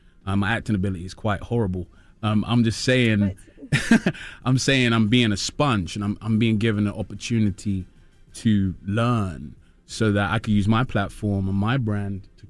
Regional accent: United Kingdom; I'm British

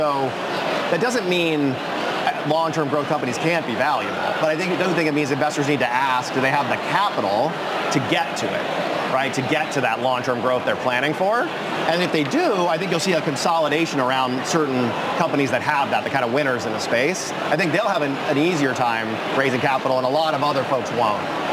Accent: Florida, United States; I grew up in Florida. We know when a hurricane is coming.

